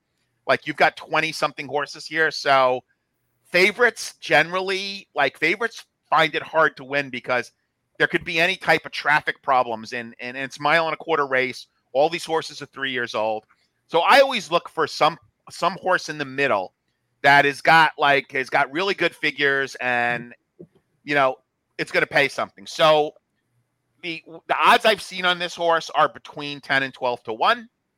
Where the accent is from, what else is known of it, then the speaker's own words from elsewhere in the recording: New Jersey, United States; not too far from where I grew up in New Jersey